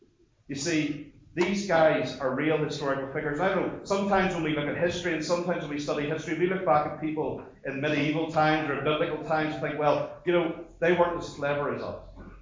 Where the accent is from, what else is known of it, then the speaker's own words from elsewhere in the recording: Northern Ireland, United Kingdom; now in Scotland; Now, I live in Scotland, I come from Northern Ireland.